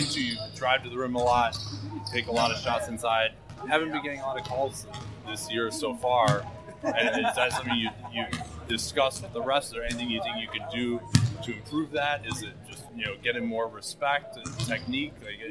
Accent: California, United States; I'm from the Bay Area, but I'm not here.

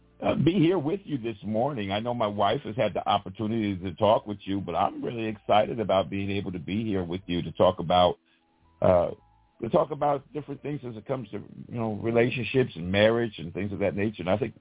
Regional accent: Middletown, New York, United States; I'm proud and honored to be the lead pastor of Faith Alive Ministries here in Middletown, New York. And, you know, this is my hometown.

